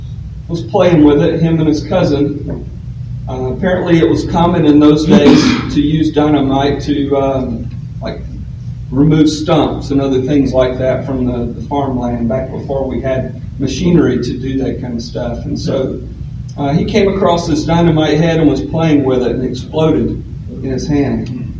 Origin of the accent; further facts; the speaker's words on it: the Carolinas, United States; now in Arkansas, United States; But I'm going to talk to you a little bit about my experience growing up in the Carolinas, and also the generations preceding me.